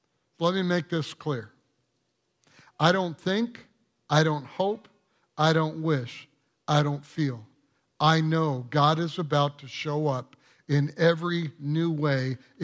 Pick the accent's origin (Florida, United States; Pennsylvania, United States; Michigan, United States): Michigan, United States; Michigan, yes, I'm from Michigan, championship team from Michigan